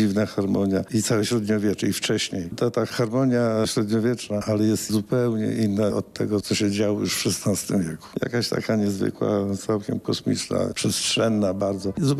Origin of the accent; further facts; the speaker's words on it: Zamość, Lublin Voivodeship, Poland; Renesans, bo jesteśmy z Zamościa i muzyka renesansowa musi być wykonywana.